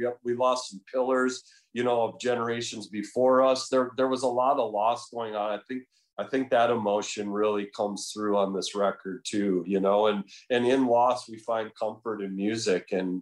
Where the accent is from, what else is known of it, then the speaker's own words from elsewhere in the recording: Green Bay, Wisconsin, United States; which is in high school, in the town I grew up in Green Bay, there was the only topographical feature was a place called Scraze Hill.